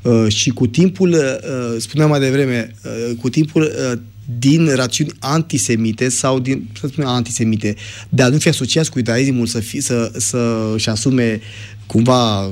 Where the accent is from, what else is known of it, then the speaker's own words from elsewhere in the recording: Romania; Eu sunt român